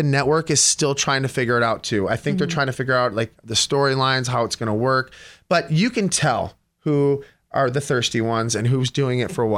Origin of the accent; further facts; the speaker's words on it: Michigan, United States; I'm from Michigan, but we just love, I mean, it's my favorite place in the world.